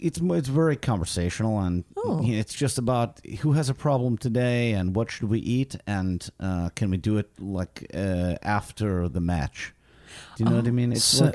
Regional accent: Vilnius, Vilnius County, Lithuania; I'm from Vilnius, Lithuania.

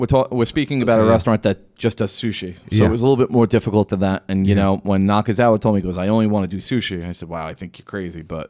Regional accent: United States; You know, being American, being Italian, we're not accustomed to eating red cornet fish that looks like a monster.

